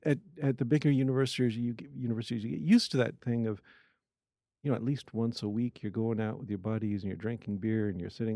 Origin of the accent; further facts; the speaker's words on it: Washington, United States; I grew up near Seattle.